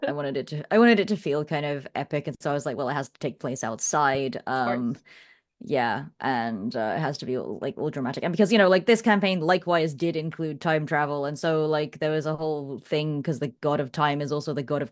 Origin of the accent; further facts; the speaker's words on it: Canada; I'm Canadian and I have a Canadian domain.